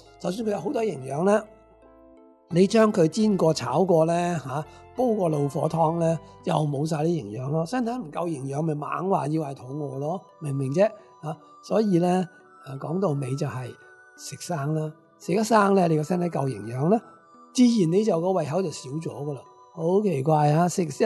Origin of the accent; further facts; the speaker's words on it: Hong Kong; 我哋香港人食少一半嘅份量，差唔多。